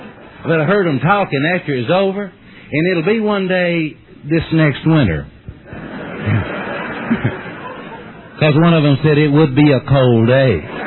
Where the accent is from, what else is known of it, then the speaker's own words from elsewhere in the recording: East Bernstadt, Kentucky, United States; I was back down in East Bernstadt last week. That's my hometown.